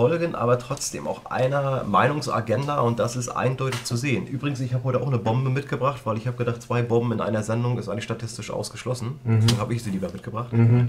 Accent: Iran; Also warum habe ich als Iraner

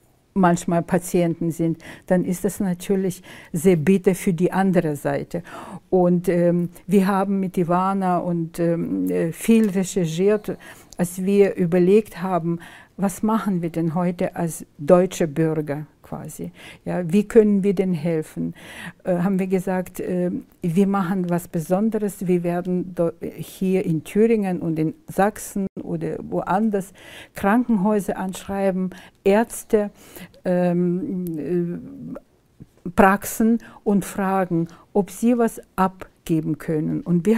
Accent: Zhytomyr, Zhytomyr Oblast, Ukraine; German is a second language; Ich komme auch aus Zhytomyr, das ist auch Westen, gehört, dieser Teil gehört zu westlichen Ukraine, Westukraine.

